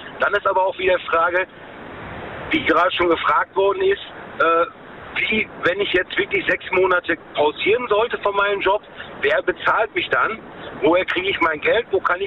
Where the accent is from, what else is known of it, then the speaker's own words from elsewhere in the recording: Unna, North Rhine-Westphalia, Germany; Ich komme aus Unna.